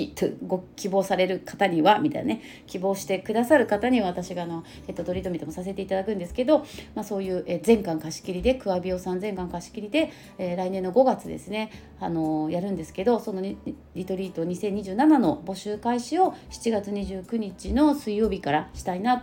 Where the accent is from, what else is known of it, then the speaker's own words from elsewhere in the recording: Kanto, Japan; だって私関東の人だから